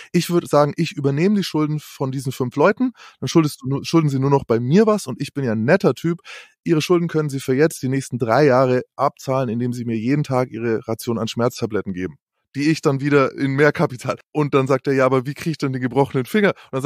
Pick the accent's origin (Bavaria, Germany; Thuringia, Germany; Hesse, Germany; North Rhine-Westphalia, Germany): Bavaria, Germany; Nuremberg; Ich bin geboren im schönen Nürnberg und tatsächlich als jugendlicher Intensivtäter aufgewachsen.